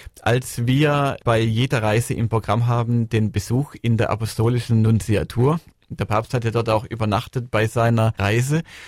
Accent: Stuttgart, Baden-Württemberg, Germany; abgesehen von meiner Heimatstadt Stuttgart natürlich

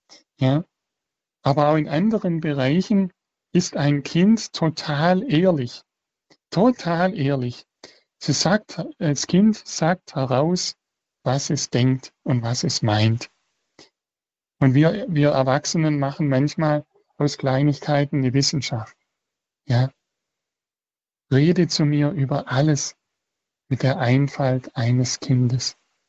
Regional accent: Baden-Württemberg, Germany; accent: Swabian; ich komme aus dem Schwabenland und für mich ist das meine Herzenssprache. Ja, und ich darf mit Jesus Schwäbisch schwätzen.

